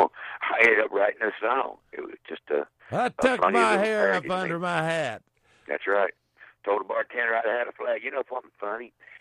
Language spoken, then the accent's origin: English; the South, United States; I was born and raised in the South.